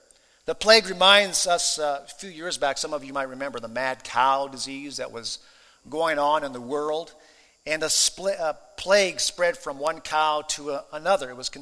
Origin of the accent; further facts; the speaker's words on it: Japan; I grew up in Japan, of course, as a missionary kid.